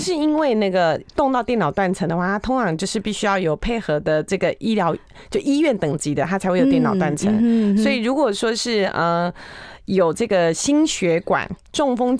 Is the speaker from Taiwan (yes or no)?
yes; Taiwan; 好，这个是我们台湾人应该算是很经典的问题哈